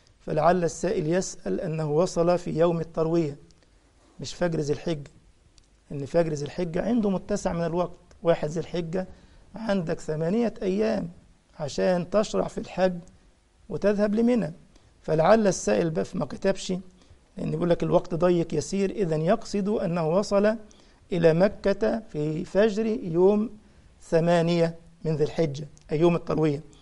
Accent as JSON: {"language": "Arabic", "country": "Egypt", "said": "لا تقصد كلمة دارجة عندنا في مصر يقال للمتشدد مثلا أنت حنبلي"}